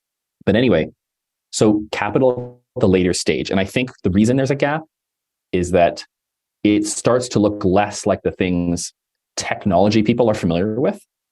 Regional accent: Toronto, Ontario, Canada; now in Los Angeles, United States; I live in LA and I'm from Toronto.

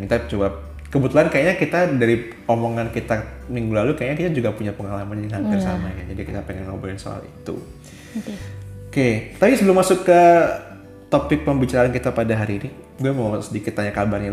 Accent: Surabaya, East Java, Indonesia; now in Jakarta, Indonesia; meskipun gue sebagai orang Surabaya, ya ini bukan hal yang baru gitu ya

